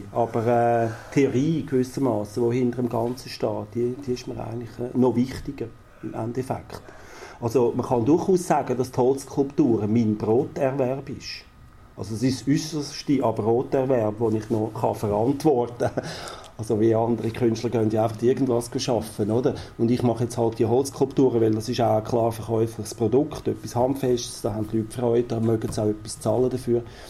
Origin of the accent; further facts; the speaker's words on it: Switzerland; Also wie stehen wir überhaupt da als Schweizer zum Beispiel jetzt auch in der Welt, oder?